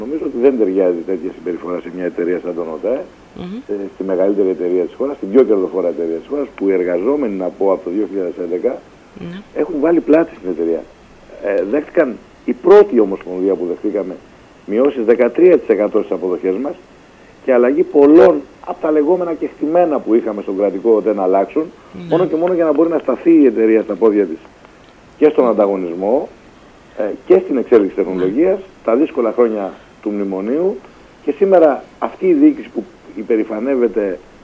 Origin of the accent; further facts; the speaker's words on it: Manikia, Greece; όπως λένε και στο χωριό μου στα Μανίκια